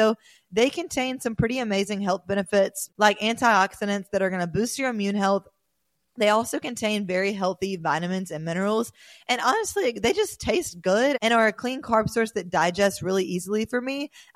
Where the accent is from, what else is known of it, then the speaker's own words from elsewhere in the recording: the South, United States; I really don't like country, although I'm from the South